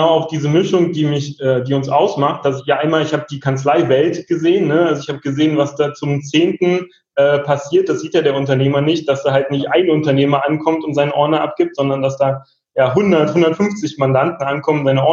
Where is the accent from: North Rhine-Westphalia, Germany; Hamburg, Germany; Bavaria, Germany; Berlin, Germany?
Berlin, Germany; Wir kommen aus Berlin und ich bin auch ursprünglich Berliner.